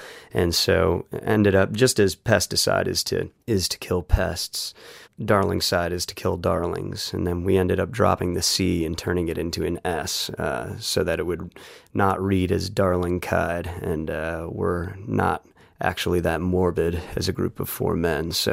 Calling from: Cambridge, Massachusetts, United States; I'm calling from Cambridge, Massachusetts.

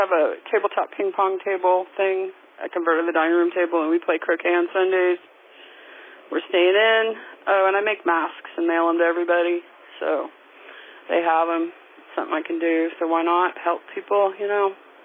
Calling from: Chapin, South Carolina, United States; I'm calling from Chapin in Lexington County.

